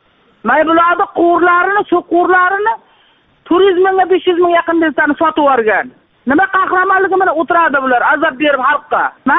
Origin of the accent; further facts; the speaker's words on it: Maybuloq, Samarqand Region, Uzbekistan; Hatto Qo'rg'on tumani Maybuloqdanman.